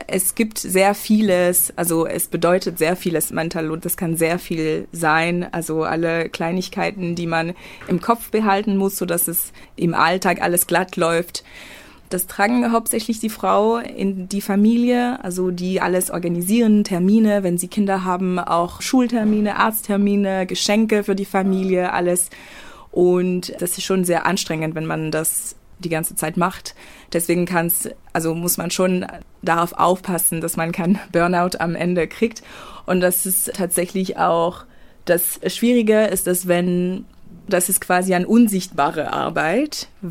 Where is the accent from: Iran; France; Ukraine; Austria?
France; German is a second language; moved away as an adult; now in Munich, Germany; ich komme ursprünglich aus Frankreich und bin seit 2017 in München.